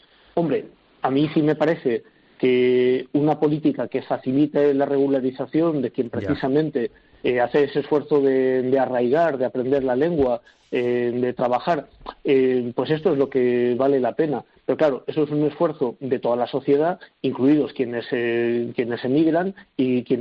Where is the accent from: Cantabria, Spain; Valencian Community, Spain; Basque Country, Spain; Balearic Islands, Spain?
Balearic Islands, Spain; y lo que más sufre ahora Canarias, igual que mi tierra, las Baleares, es esa falta de turistas.